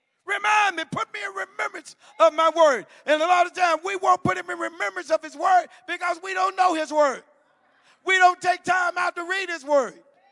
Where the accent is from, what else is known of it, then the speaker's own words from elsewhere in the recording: Mississippi, United States; But you know, I'm from, I'm from Mississippi.